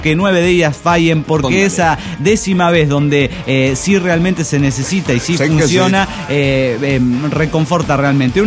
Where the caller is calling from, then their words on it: Chetumal, Quintana Roo, Mexico; de Chetumal, Quintana Roo.